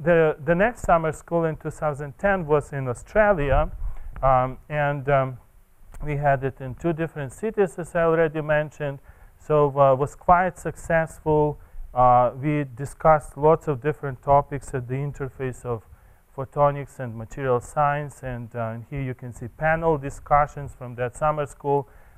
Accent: Boulder, Colorado, United States; Last year, we had a summer school in Boulder, Colorado, that's my hometown.

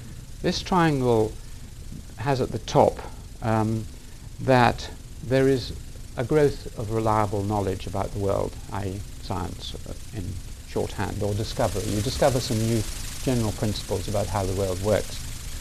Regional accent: Assam, India; English is a second language; moved away; I was born and brought up in Assam

